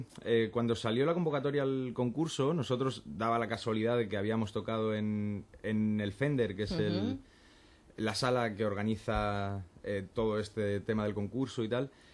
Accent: Getafe, Community of Madrid, Spain; Todos, además, menos el batería, somos todos de Getafe.

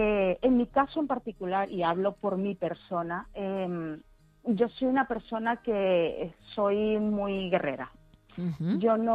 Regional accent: Venezuela; now in Spain; Yo soy de Venezuela, ¿vale? Uh-huh. Tengo 14 años aquí.

